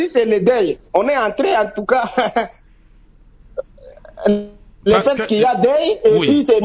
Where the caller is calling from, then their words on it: Bunia, Ituri, DR Congo; Ouais, ici chez nous à Bounia, cette histoire de succession